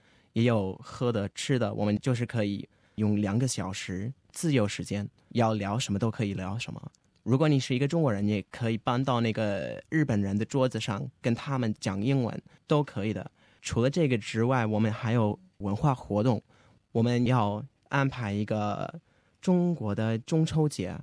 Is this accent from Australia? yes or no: yes; Melbourne, Victoria, Australia; born there; Chinese is a second language; 我是本地人，我出生于墨尔本，我是在蒙纳士大学读中文和经济学的。